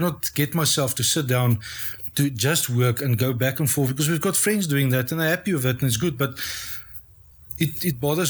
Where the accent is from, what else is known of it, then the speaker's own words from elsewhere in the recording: South Africa; we grew up in South Africa with a set certain norms and values